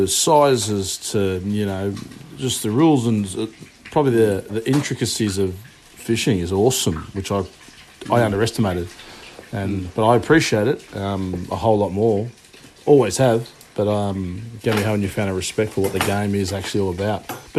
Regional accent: Narrabeen, New South Wales, Australia; for me, you know, I grew up in Narrabeen, always got brought up around the water, so surf and fish as a kid

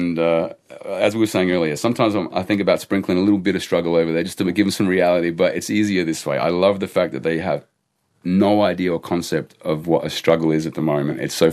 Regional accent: Wales, United Kingdom; oh, I'm from South Wales

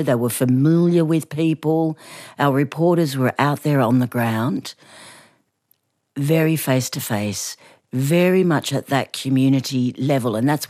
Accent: New South Wales, Australia; I'm from Bundjalung Country up there in the north

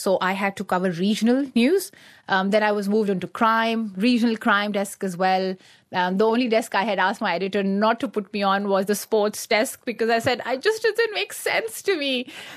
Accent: Pakistan; English is a second language; myself as someone who comes from an Afghan family, the first question would be, but you don't speak like an Afghan, because I do speak the Pashto language, but growing up in the Pakistani side, it is a different dialect.

